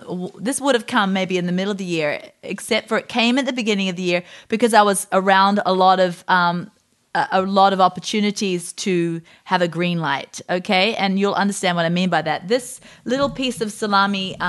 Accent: New Zealand; accent: New Zealand; if I say it in my New Zealand accent, heck.

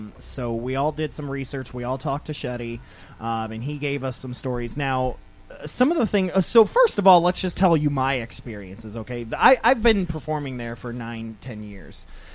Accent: Toledo, Ohio, United States; And I mean, I told you, like growing up in Toledo

